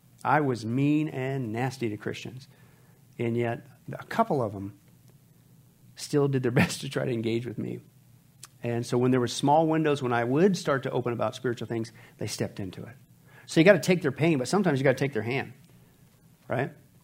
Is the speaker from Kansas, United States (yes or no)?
yes; Kansas, United States; When I grew up in Kansas, we had lots of friends.